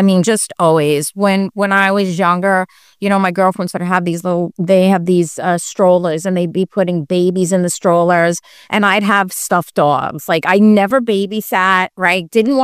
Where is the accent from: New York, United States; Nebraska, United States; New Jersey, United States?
New York, United States; Staten Island; I feel like it wasn't the New York that I grew up in Staten Island. It wasn't the Staten Island that I grew up in.